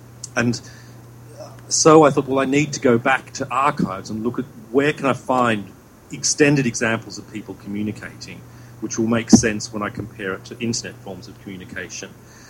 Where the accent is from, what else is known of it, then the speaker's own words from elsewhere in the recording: Australia; and I grew up in Australia, and so I was back there